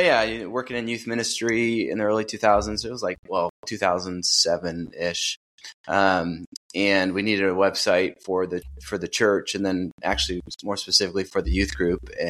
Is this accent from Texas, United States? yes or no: no; Michigan, United States; also born or lived in Indiana; And then moved back to Michigan from Indiana. I'm from Michigan in 2014.